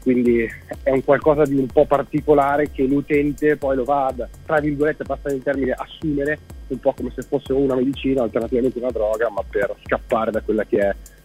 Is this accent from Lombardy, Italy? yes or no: no; Veneto, Italy; noi tutti quattro attualmente siamo un po' sparsi in giro per l'Italia, però siamo tutti nativi del nord-est, siamo veneti